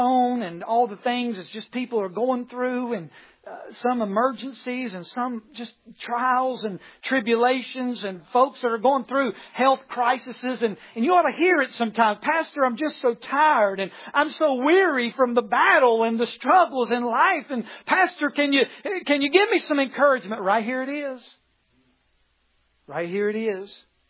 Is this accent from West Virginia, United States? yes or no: yes; Bolt, West Virginia, United States; Anyway, I was raised in Bolt, West Virginia, at least to the age of 5 years old. My dad pastored a little church. And we lived in a little single wide trailer on a dirt road.